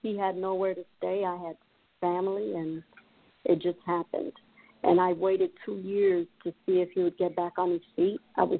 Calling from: Miami, Florida, United States; Miami, Florida.

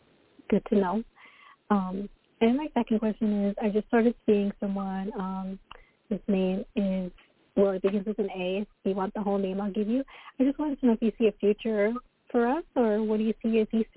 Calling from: Florida, United States; I'm calling from Florida.

